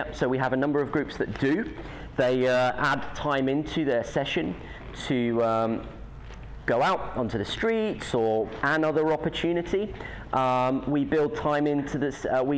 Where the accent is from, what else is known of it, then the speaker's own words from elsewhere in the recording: United Kingdom; accent: British; I've just spoken at you with my British accent for an hour.